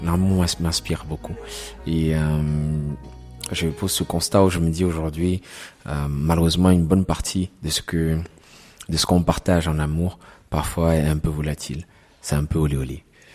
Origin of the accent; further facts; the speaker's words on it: Cameroon; Il faut savoir que je viens du Cameroun.